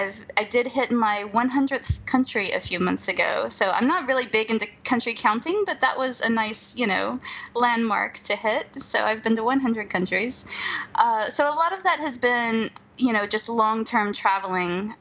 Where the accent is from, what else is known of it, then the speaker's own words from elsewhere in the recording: United States; moved away; And I grew up in the States, but I left the States 18 years ago now.